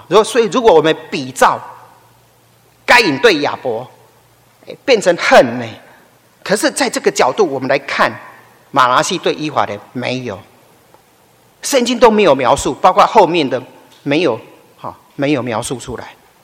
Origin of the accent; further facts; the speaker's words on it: China; 我们中国人也有那种概念